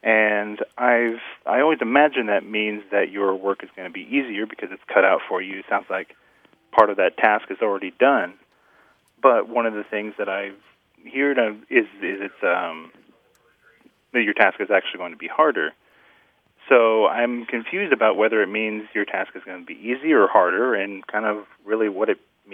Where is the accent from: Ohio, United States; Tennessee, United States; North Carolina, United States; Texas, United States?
Texas, United States; Abilene; I'm from Abilene, Texas.